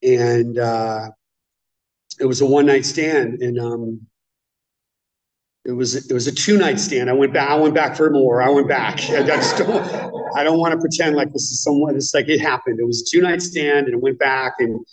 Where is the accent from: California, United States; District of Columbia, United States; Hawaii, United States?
California, United States; Santa Cruz; I grew up in the Bay Area. I was in Santa Cruz